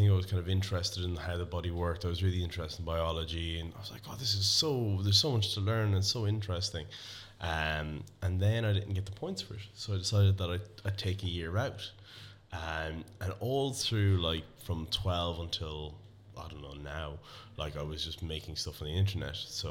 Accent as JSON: {"language": "English", "town": "Tullamore", "region": "County Offaly", "country": "Ireland", "tie": "born or raised there", "said": "I grew up in Tullamore."}